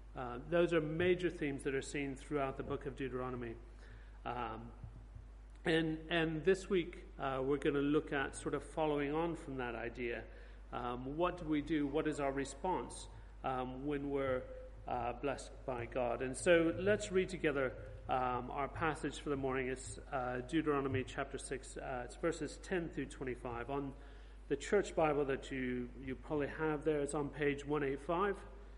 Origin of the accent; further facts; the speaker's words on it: United States; moved away; If you're new here or don't know me at all, I'm from the States. I've been here for about 30 some years, and at this church for most of that time.